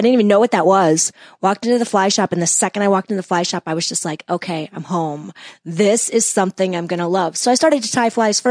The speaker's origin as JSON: {"language": "English", "town": "West Bend", "region": "Wisconsin", "country": "United States", "tie": "born or raised there", "lives_now": "Chicago, United States", "said": "I was born and raised in West Bend, Wisconsin."}